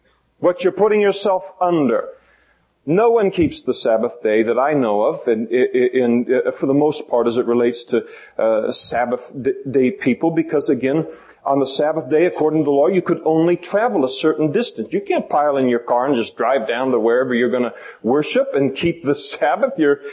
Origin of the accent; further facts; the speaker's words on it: Napa, California, United States; We grew up in Napa, and I became a Christian in Napa